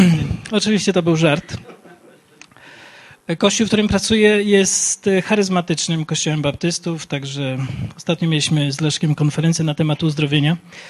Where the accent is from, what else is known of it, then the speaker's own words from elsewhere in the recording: Kraśnik, Lublin Voivodeship, Poland; Jestem pastorem z Giżycka, ale Leszek pracuje 25 km dalej jako pastor. Ale jestem z Lubelszczyzny, z Kraśnika.